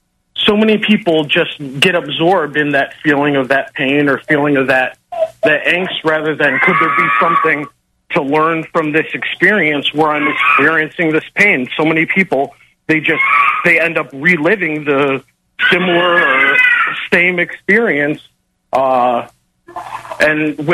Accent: Chicago, Illinois, United States; I'm from Chicago. I moved back to Chicago

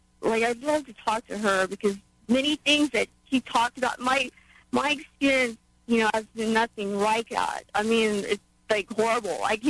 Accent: Seattle, Washington, United States; I'm from Seattle.

